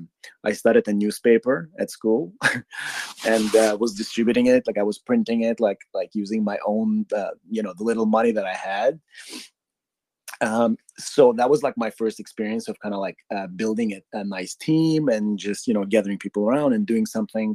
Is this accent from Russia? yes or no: yes; Moscow, Russia; moved away as an adult; now in Canada; Well, I was born and raised in Moscow, actually, Russia, up until the age of 18 when I moved with my immediate family to Canada.